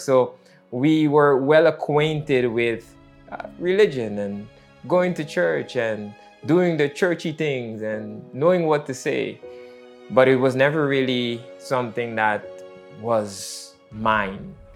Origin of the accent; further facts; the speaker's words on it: Netherlands; also born or lived in Guyana; And we were living in the Netherlands. That's where I grew up. I was born in Guyana, but grew up in the Netherlands.